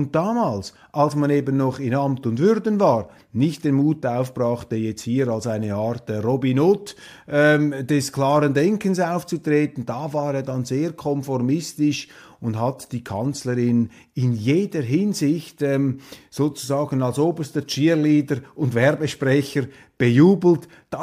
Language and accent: German; Switzerland; Aber als Schweizer höre ich auch nicht alles.